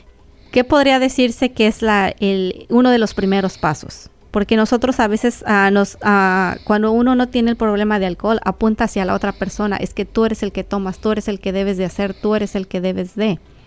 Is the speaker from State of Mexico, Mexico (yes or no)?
no; Oaxaca, Mexico; hablando como oaxaqueños, en nuestra cultura